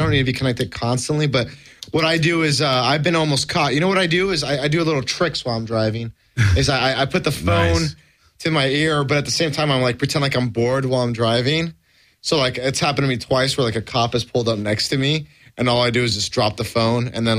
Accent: Los Angeles, California, United States; I grew up in Los Angeles and I'm pretty good with driving with the phone.

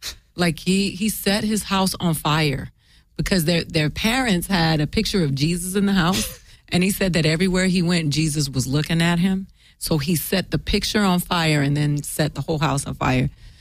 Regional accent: Florida, United States; also born or lived in Boston; Well, I was born in Boston. My family's from Boston, but I grew up in Florida.

